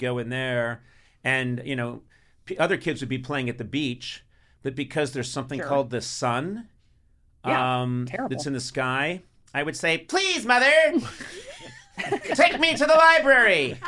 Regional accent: Boston, Massachusetts, United States; Well, I grew up in Boston, Massachusetts.

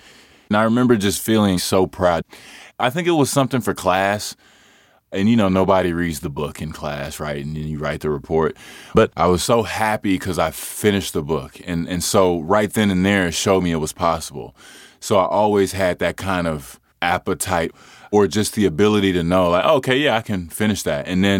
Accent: Hutchins, Texas, United States; I am originally from Hutchins, Texas.

